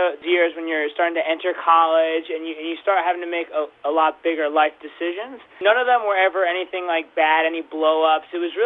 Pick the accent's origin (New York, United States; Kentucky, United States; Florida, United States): New York, United States; Walden; Me and Tyler are actually from Walden, New York.